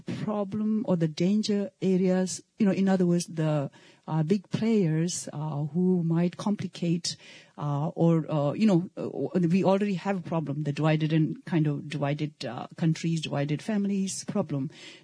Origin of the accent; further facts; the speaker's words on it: India; now in United States; I'm a Tibetan from India, latest immigrant addition to United States.